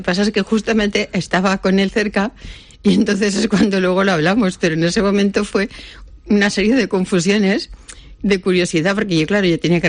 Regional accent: Valencia, Valencian Community, Spain; Yo he vivido siempre en Valencia, soy de Valencia.

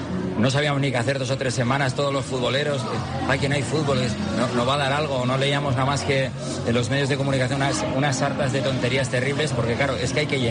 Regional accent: Portugalete, Basque Country, Spain; born there; Yo nací en la margen izquierda de la provincia de Vizcaya, a 13 kilómetros de Bilbao, en Portugalete

